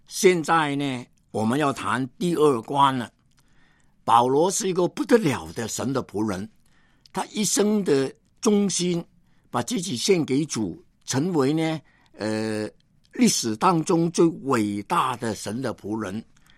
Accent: China; 那么在新年当中，我们中国人的文化很迷信，在我们的门窗贴上很多的福字

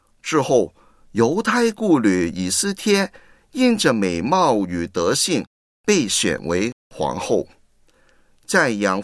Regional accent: China; 我们中国人有很多节日，上个月我们就刚刚过了端午节

